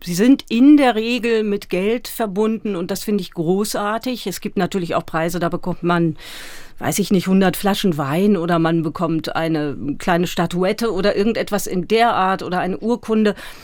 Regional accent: Hamelin, Lower Saxony, Germany; now in Berlin, Germany; Ich komme aus Hameln an der Weser im Weserbergland und bin dann 1986 nach Berlin gekommen. Aus Liebesgründen.

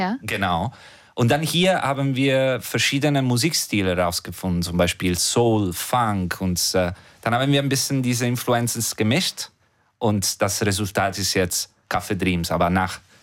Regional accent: Germany; Also ich komme aus Deutschland

